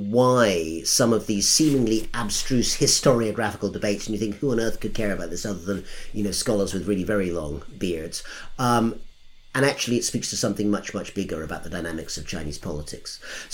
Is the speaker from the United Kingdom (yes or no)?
yes; United Kingdom; and as a Brit, I don't get to vote anyway.